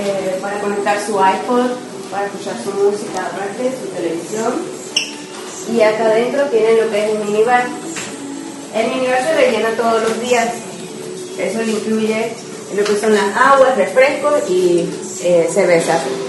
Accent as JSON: {"language": "Spanish", "country": "Panama", "said": "De Panamá."}